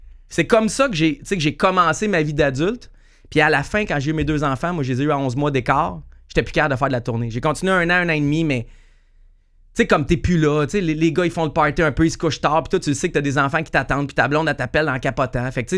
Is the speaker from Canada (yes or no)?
yes; Montreal, Quebec, Canada; Tu sais, j'ai grandi à Hochelaga, Mercier.